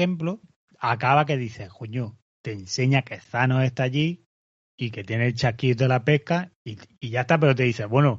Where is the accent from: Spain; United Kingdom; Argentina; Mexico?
United Kingdom; England; Spanish is a second language; que a mí sabéis que me gusta mucho hablar del tiempo como buen inglés.